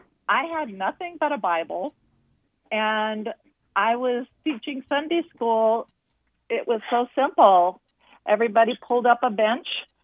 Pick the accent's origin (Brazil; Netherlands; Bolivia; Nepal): Brazil; Brazil was, because we lived in the interior, so actually there were two very distinct time zones, if you will, that we experienced. One was in the interior that was very much like the cowboy days in the United States.